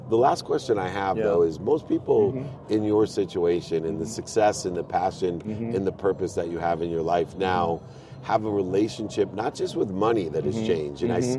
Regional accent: Akron, Ohio, United States; born there; And I was born in Akron, Ohio.

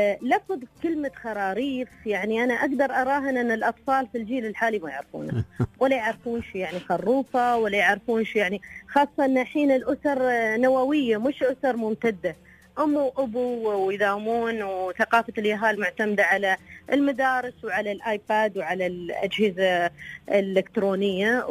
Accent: Oman; هم فعلا واجهة تعتبر هنا عندنا في عمان.

